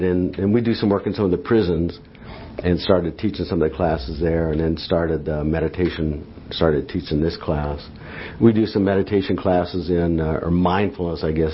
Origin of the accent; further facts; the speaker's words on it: Medina, Ohio, United States; I was born in Ohio and raised Methodist and somewhere near Cleveland, a little town called Medina.